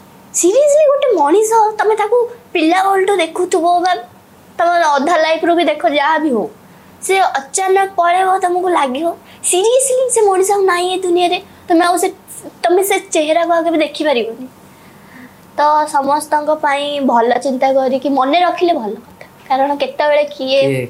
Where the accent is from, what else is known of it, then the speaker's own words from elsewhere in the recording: Rayagada, Odisha, India; ଆଉ ମୁଁ ତ ପୁରା ପ୍ରପର୍ ଦେଶୀ ଗାଁରେ ରହୁଥିଲି, ମୋ ମାନେ ମୋ ବିଲଙ୍କରେ ରାୟଗଡ଼ାରୁ, କୋରାପୁଟ ରାୟଗଡ଼ା, ଓଡ଼ିଶାର